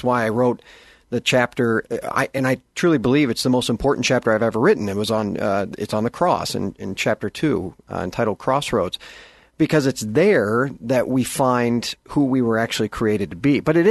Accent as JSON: {"language": "English", "country": "United States", "said": "I'm going to pick on America here because I am American"}